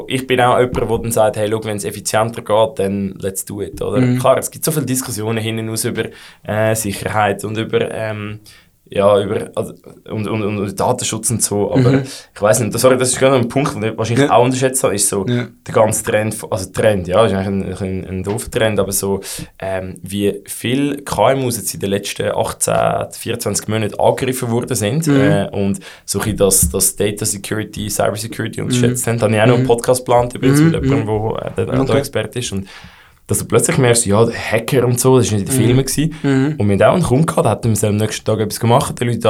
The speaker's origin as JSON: {"language": "German", "country": "Switzerland", "said": "Vielleicht sind wir Schweizer"}